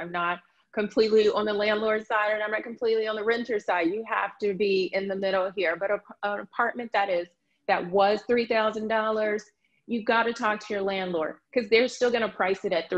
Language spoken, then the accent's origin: English; Chicago, Illinois, United States; now in New York, United States; Originally, I grew up in Chicago and moved here to New York.